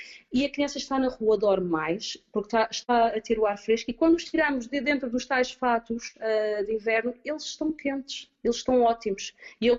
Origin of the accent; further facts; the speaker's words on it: Portugal; now in Copenhagen, Denmark; eu, como boa portuguesa